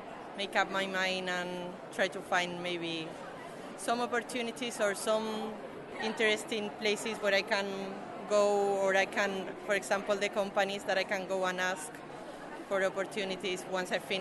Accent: Spain; English is a second language; Well, we have also been talking with the Spanish one because we are from Spain and it's not a bad option to come back to Spain.

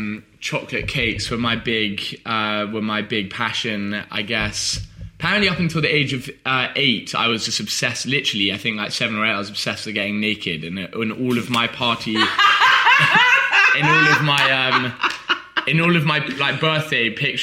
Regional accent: Oxford, South East England, United Kingdom; So I grew up in Oxford.

